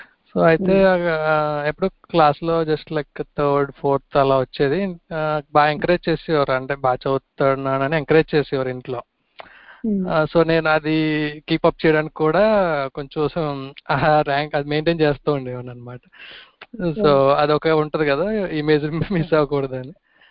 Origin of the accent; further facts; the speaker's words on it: Andhra Pradesh, India; అసలు మాది ఈస్ట్ గోదావరి అండి